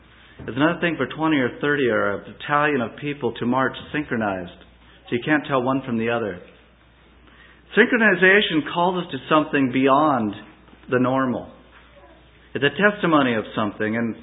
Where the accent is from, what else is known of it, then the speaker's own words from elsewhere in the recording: Oregon, United States; I was raised here in Oregon, and from little on, my mother, she loved the coast.